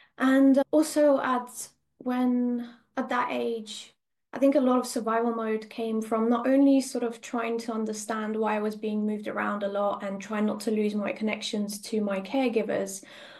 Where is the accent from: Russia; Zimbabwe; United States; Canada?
Russia; moved away; I'm originally from Russia, so a very different culture to where I am now